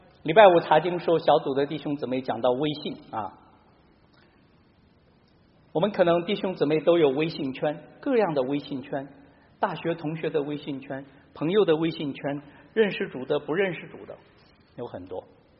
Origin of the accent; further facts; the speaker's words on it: China; 我们今天时代的人，特别是我们中国人啊